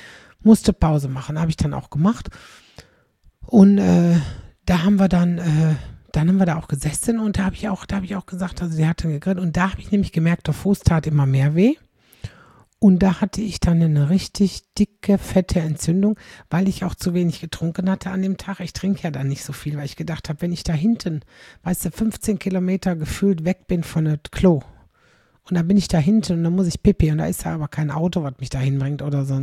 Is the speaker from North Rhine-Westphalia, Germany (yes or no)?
yes; Aldekerk, North Rhine-Westphalia, Germany; in Wachtendonk, das ist knapp neben meiner Heimat in Aldekerk